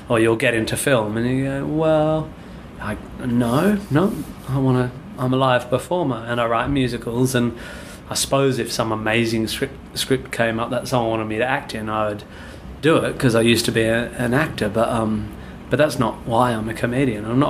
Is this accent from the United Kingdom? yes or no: no; Perth, Western Australia, Australia; I grew up near Swanbourne Beach, and pretty much any day of the year you can go down to the beach and it could be 25-30 degrees